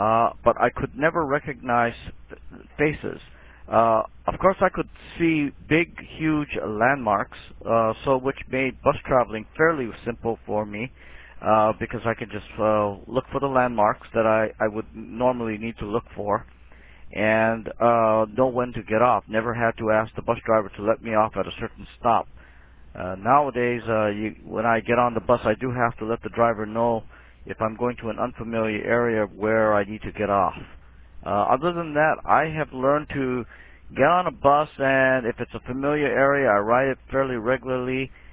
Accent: Honolulu, Hawaii, United States; I am located in the state of Hawaii, the city of Honolulu on the island of Oahu. I was born and raised here back in December of 1952 and have lived here all my life. And I am of Japanese extraction. That's my ethnic background.

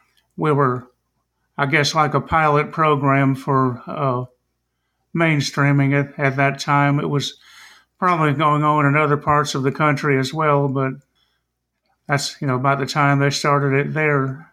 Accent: New Orleans, Louisiana, United States; also born or lived in Church Point, Louisiana; I was born in Church Point, Louisiana, which is a small town located about 20 miles west of Lafayette. And we lived there till I was about 4 years old. And then we moved to New Orleans, and that's where I lived

